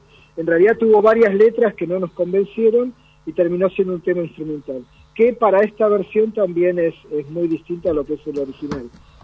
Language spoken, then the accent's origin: Spanish; Buenos Aires, Argentina; que somos de Congreso y Constitución, nos quedaba muy lejos